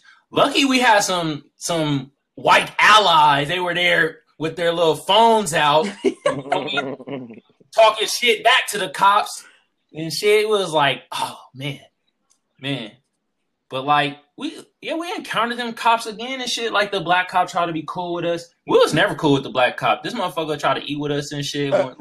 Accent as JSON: {"language": "English", "town": "Oakland", "region": "California", "country": "United States", "also_born_or_lived": "San Diego", "said": "So, like, I'm originally from Oakland."}